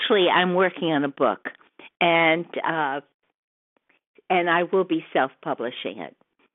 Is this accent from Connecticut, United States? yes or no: yes; Connecticut, United States; I'm from Connecticut.